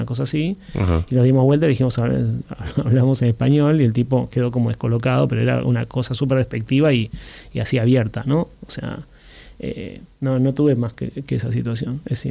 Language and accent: Spanish; Argentina; yo además de argentinos tengo la ciudadanía italiana y esa fue una llave para entrar a Europa.